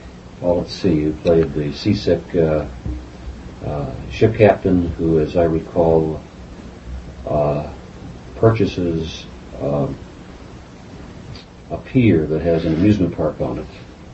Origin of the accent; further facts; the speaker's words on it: United States; As an American, of course, I have come across your work through motion picture rather than the stage.